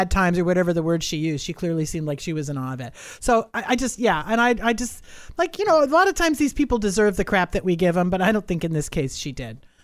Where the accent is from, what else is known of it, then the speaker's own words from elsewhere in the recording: New England, United States; I remember I grew up in New England. Okay. Mm-hmm. And I grew up on the Atlantic Ocean. Vastly different than the Pacific.